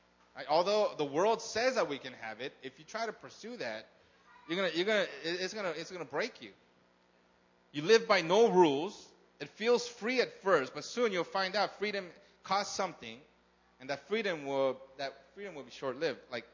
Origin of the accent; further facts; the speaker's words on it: California, United States; I grew up in California. Who grew up in California? I grew up in California. I love the ocean.